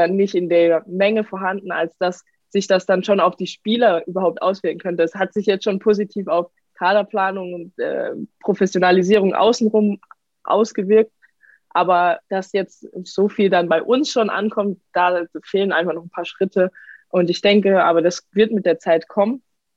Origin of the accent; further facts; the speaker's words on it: Karlsruhe, Baden-Württemberg, Germany; ich komme aus Karlsruhe und das sind so 2,5-3 Stunden Fahrt nach München.